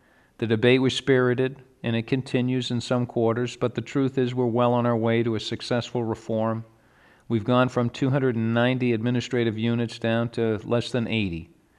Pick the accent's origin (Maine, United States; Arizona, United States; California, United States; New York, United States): Maine, United States; Bangor; When I was a state senator representing my hometown of Bangor